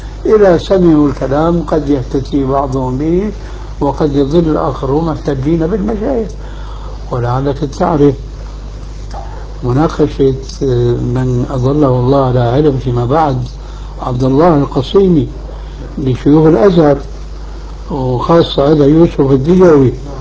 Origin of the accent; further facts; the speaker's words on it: Syria; كذلك عندنا في سوريا إلى أفراد قليلين جدا.